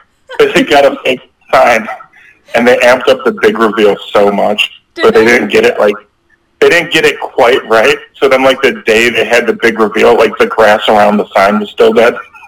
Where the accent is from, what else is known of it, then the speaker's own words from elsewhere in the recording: Parma, Ohio, United States; now in Lakewood, United States; I'm in Lakewood, but I was born and raised in Parma, and I'm very proud of it.